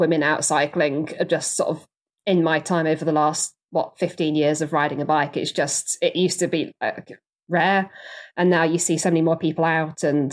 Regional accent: Cheam, London, United Kingdom; So yeah, I grew up in Southwest London, in Cheam.

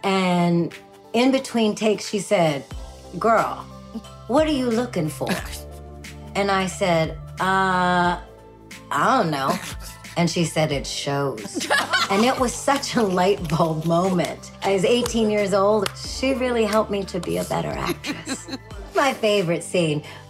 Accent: Saskatchewan, Canada; I am from Saskatchewan, Canada. We don't have any HBCUs in Canada.

